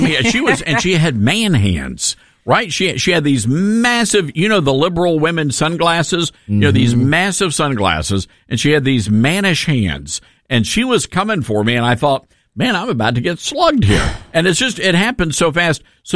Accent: the South, United States; But I'm from the South.

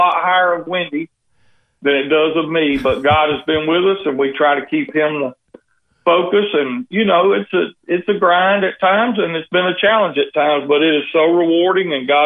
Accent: Columbus, Georgia, United States; now in Alabaster, United States; I'm from LA, lower Alabama, and, you know, or sometimes I tell people I'm from the Middle East, Alabama. But I live in Alabaster, Alabama. Was born and raised in Columbus, Georgia

